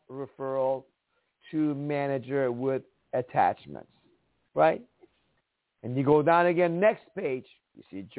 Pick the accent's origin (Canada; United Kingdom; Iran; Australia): Iran; now in United States; We're from Iran, a dictatorship country, raised in a Jewish family, comes to land of the free, home of the brave.